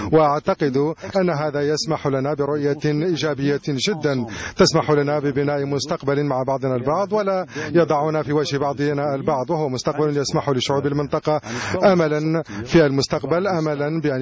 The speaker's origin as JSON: {"language": "Arabic", "country": "France", "said": "وأنا فرنسي أتعلق كثيرا بقيم الجمهورية الفرنسية"}